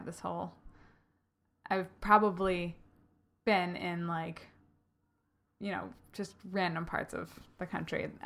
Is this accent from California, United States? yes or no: no; Connecticut, United States; as everyone in my family did, because we're from Connecticut, and it's cheap.